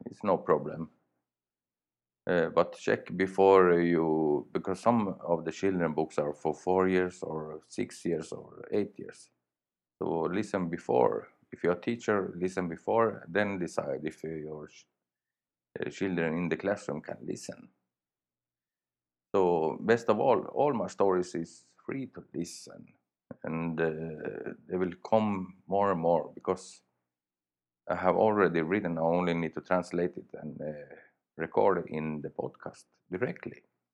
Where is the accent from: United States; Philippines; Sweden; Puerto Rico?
Sweden; first language Swedish; English is a second language; easier for me to record in Swedish, because it's my natural language, and it's in English. You know, my Swedish accent go through, so it's a little hard.